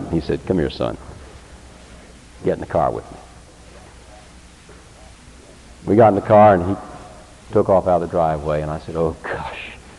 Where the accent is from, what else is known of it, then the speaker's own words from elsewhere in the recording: Vero Beach, Florida, United States; We had a police chief in my hometown when I was a boy. His name was Wally Gossett. Burly Irishman. Red-headed, tough kind of guy. Vero Beach had 2,500 population.